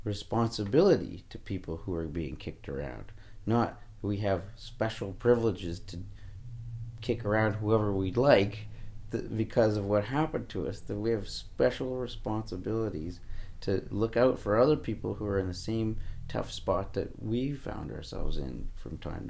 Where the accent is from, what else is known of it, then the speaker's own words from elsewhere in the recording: Vancouver, British Columbia, Canada; born there; Yeah, I was born in Vancouver.